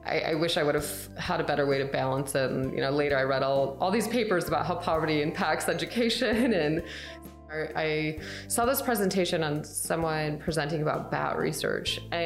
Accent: Flint, Michigan, United States; So I'm actually from Flint, Michigan.

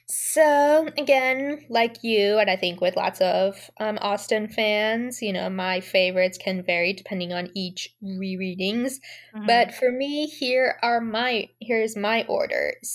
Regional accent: Ashland, Oregon, United States; we grew up in Ashland, home of the Shakespeare Festival, so, like, theater is awesome.

